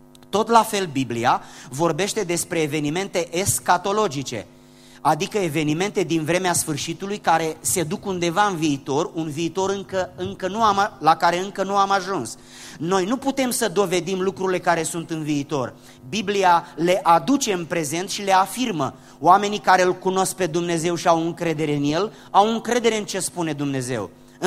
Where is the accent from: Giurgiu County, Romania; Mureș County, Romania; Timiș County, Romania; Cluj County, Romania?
Giurgiu County, Romania; Giurgiu; eu vin din Giurgiu, sudul României, acolo unde n-au existat altfel de biserici decât cele ortodoxe.